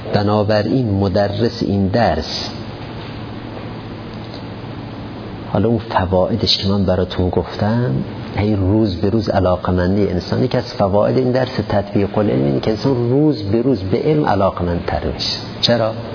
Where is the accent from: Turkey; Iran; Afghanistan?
Iran; گفت کجایی هستی؟ گفتم ایرانی.